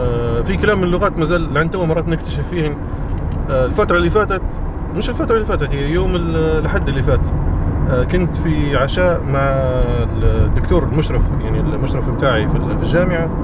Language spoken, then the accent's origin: Arabic; Benghazi, Libya; moved away; انا من اول ما جيت من ليبيا ناسيها. انا من حي سيدي يونس.